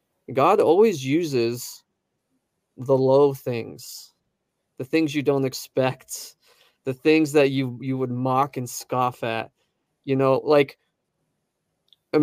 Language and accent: English; Romania; I'm from Romania, and you know, we had communism for a while